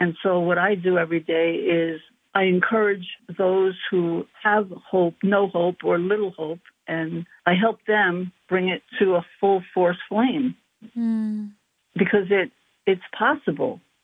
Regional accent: Brooklyn, New York, United States; I'm originally from Brooklyn, and that's how I ended up relocating upstate New York.

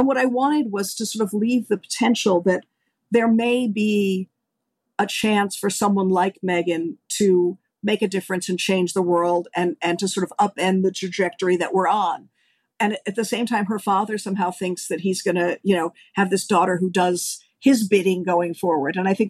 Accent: Washington, District of Columbia, United States; I did visit the White House because I grew up in Washington.

